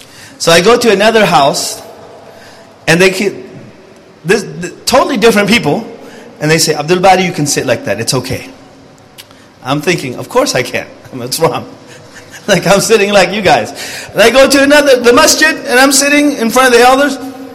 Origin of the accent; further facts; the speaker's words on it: United States; I didn't know. I grew up in America, you know.